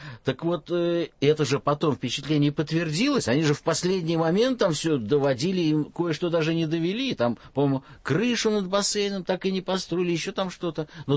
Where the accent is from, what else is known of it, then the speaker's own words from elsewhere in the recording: Russia; Я говорю, из России.